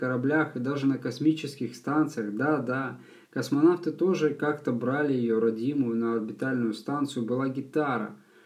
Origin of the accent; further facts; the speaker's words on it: Simferopol, Crimea, Ukraine; also born or lived in Zaporizhzhia; плюс 2 года службы в армии, я вернулся в Симферополь.